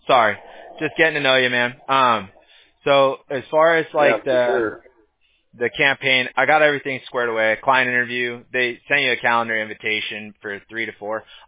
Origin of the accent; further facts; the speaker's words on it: Huntington Beach, California, United States; Like, I grew up in Huntington Beach. It's, like, Surf City.